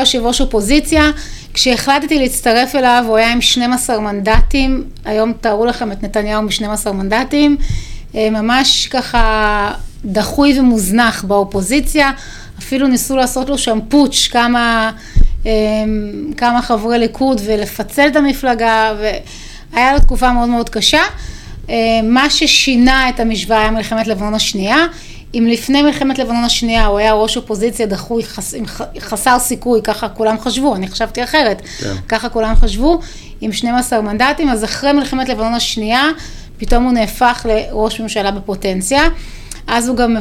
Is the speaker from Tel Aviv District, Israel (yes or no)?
yes; Tel Aviv, Tel Aviv District, Israel; born there; נולדתי בתל אביב, בשכונת בבלי, באמת באזור שהוא מאוד משוייך עם השמאל